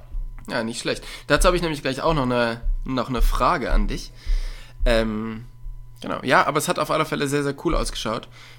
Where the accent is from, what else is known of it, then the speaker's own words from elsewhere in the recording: North Rhine-Westphalia, Germany; Ich komme ja aus der Nähe von Köln